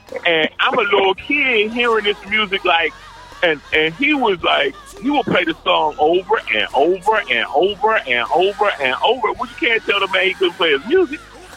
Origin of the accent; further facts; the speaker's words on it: Washington, District of Columbia, United States; But I came from Washington, D.C. They call it the DMV, you know, the District, Maryland. And Virginia. And we had these little row houses, you know, two houses together, then it was a space, and then another two houses together.